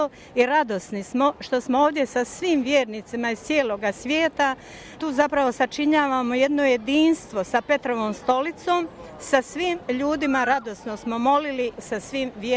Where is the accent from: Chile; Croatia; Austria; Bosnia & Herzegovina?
Croatia; Mijavci, Split-Dalmatia County; now in Darmstadt, Germany; rodom sam od Imotskog iz Mijavaca, a živim u katoličkoj misiji u Darmštatu.